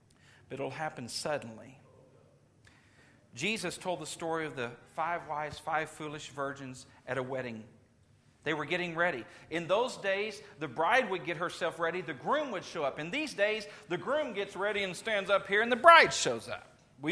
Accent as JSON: {"language": "English", "region": "Louisiana", "country": "United States", "tie": "born or raised there", "said": "I grew up in Louisiana. Hurricanes. We had hurricanes. We had Aladdin hurricane lamps. I learned how to trim lamps."}